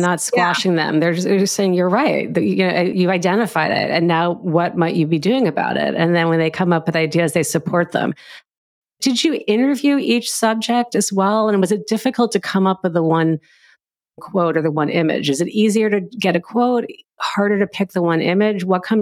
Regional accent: New York City, New York, United States; I'm an expert in bagels too. I was raised in New York City. I know bagels.

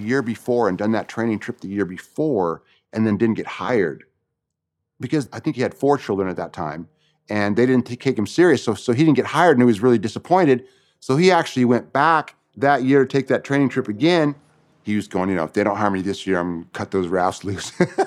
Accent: Tooele, Utah, United States; born there; I was born in Utah in a town called Tooele.

